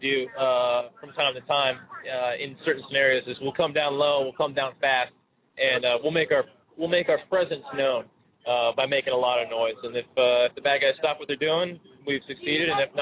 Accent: Florida, United States; She's a Florida girl. I'm from Florida

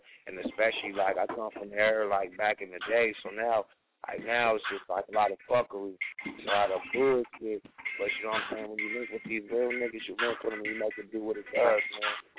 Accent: West Coast, United States; I'm from the West. You know what I'm saying? My family from the South. I'm a West Coast nigga, but I got a southern hospitality. I'm a southern household baby.

